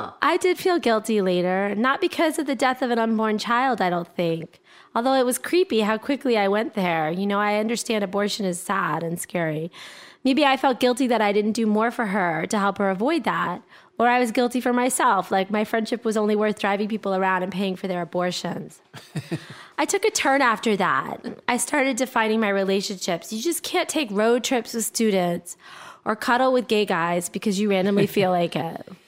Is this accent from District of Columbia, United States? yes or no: yes; Washington, District of Columbia, United States; I grew up in DC.